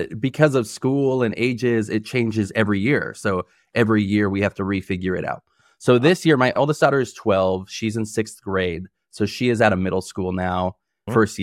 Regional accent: California, United States; I'm from the Bay Area, so it was kind of like moving from one home to another.

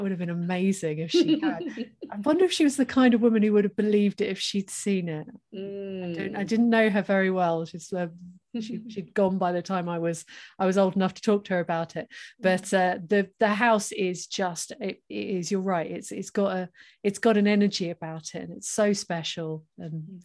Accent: Ely, East of England, United Kingdom; I grew up in Ely and I know Cromwell's house very well. My great grandmother, in fact, used to be the cleaner of the house.

